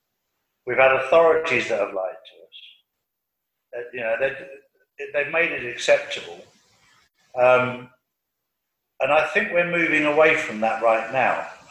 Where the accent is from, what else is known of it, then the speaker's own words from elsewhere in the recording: United Kingdom; moved away as an adult; now in Spain; I remember growing up in the United Kingdom, and the policeman was a person you could trust and you could talk to.